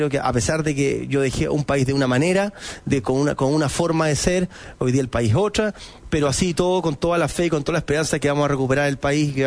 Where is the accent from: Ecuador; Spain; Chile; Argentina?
Chile; soy chileno por donde tú lo mires, y la verdad que me siento feliz en mi país, feliz estando acá